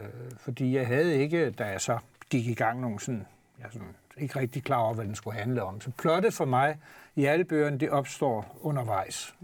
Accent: Bogense, Region of Southern Denmark, Denmark; Så tager jeg i det her tilfælde til min barndomsby Bogense

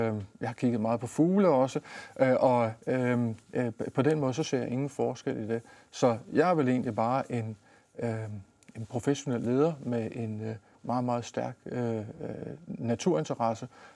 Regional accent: Store Heddinge, Zealand, Denmark; also born or lived in Texas, United States; jeg er jo ikke fra Randers, men jeg har boet syd for Køge nede i Stor Hedinge på Stevns, hvor jeg er født og opvokset. Havde lige en afstikker til USA nogle år, nede i Texas.

